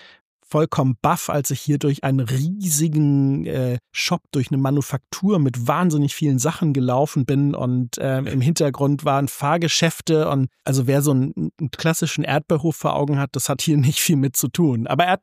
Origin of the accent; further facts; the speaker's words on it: Baden-Württemberg, Germany; in Süddeutschland unterwegs, in Schwaben, in meiner alten Heimat